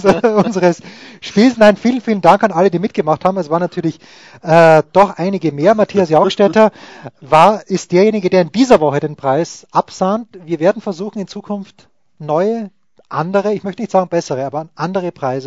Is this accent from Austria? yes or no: yes; Austria; Ich biete gerne an als Österreicher